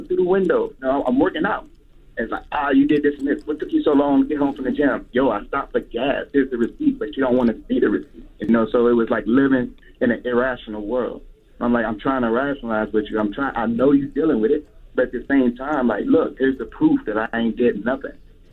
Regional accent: West Virginia, United States; I buy all my rentals in Beckley, West Virginia. I'm trying to do like you do, go back to my home state and buy my stuff

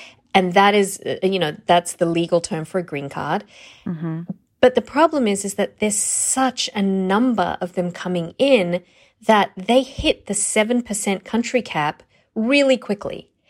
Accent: India; also born or lived in Australia; now in United States; I'm Indian. I was born in India. My parents immigrated to Australia, and that is my citizenship when I came to the United States.

